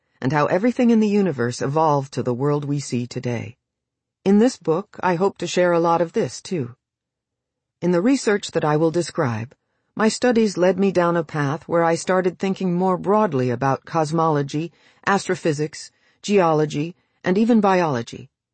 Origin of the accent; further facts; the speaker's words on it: Queens, New York, United States; Growing up in Queens, I saw the impressive buildings of New York City, but not so much of nature.